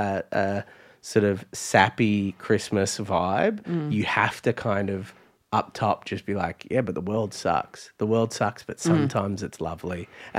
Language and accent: English; Ireland; I'm Irish